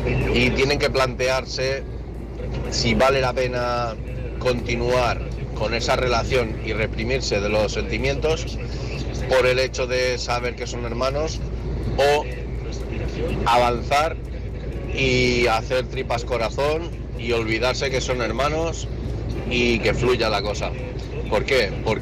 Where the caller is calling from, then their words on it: Lleida, Catalonia, Spain; de Lleida, en ruta.